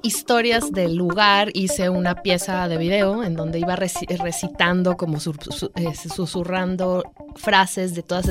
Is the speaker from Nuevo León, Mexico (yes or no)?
no; Guadalajara, Jalisco, Mexico; Soy de aquí de Guadalajara.